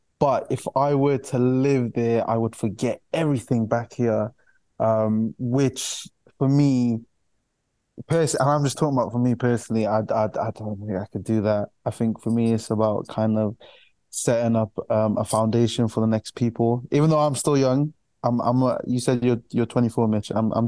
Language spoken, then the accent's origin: English; Cardiff, Wales, United Kingdom; also born or lived in London; Originally, we're from London, but I came to Cardiff when I was like 4. And we've been here ever since. So I'm a Cardiff boy at heart